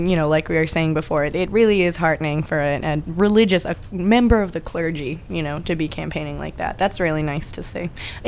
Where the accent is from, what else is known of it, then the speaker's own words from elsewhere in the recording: Massachusetts, United States; born there; I'm so glad that I was born in Massachusetts instead of, you know, in Nebraska or something